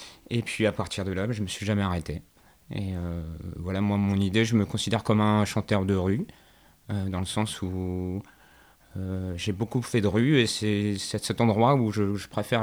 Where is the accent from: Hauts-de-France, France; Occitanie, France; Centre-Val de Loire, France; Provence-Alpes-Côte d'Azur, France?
Centre-Val de Loire, France; Digny; also born or lived in Châteaudun; Moi, je suis né à Châteaudun, mais j'ai grandi toute ma vie à Digny, au pays d'entrée du Perche. Donc voilà. Donc le Perche, c'est mon territoire.